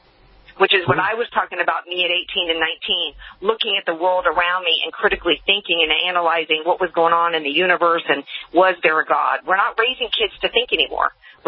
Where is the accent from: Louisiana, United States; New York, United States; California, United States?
Louisiana, United States; New Orleans; I grew up in the Deep South. I grew up in the Bible Belt, okay, where, right. You know, I don't know anybody that didn't go to church on Sundays or synagogue on Saturday. New Orleans, we have a large Jewish population in New Orleans.